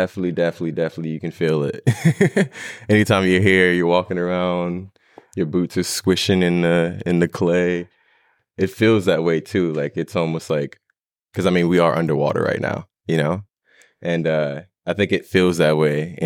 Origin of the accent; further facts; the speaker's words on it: Ama, Louisiana, United States; Growing up where I grew up in Ama, Louisiana. And my little street at some point was like just woods.